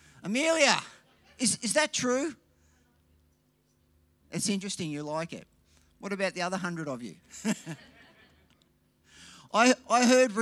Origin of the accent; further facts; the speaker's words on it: Melbourne, Victoria, Australia; So I grew up in Melbourne, and that was in our front yard. And my mum still lives in that house today.